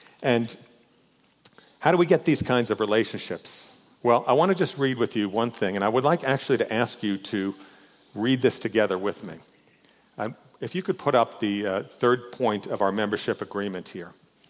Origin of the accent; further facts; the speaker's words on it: New York, United States; I grew up in New York. I'm gruff.